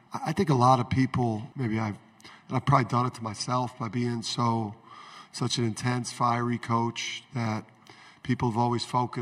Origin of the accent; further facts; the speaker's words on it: Jersey City, New Jersey, United States; I'm where I'm from Jersey City, and this is how people from Jersey City act.